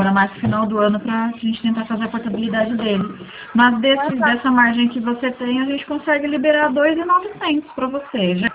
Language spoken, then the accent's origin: Portuguese; Santa Bárbara d'Oeste, São Paulo, Brazil; eu sou de Santa Bárbara